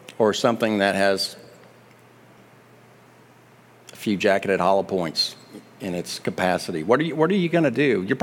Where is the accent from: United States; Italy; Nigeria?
United States; Texas; because, you know, I am a Texan and an American, and I've read the Constitution